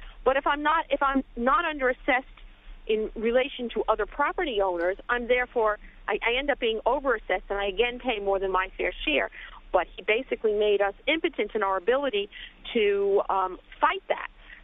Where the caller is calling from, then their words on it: Lynbrook, New York, United States; I'm from Lynbrook.